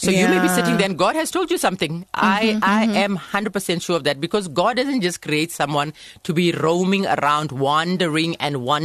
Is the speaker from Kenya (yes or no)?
no; South Africa; right here in my home country South Africa.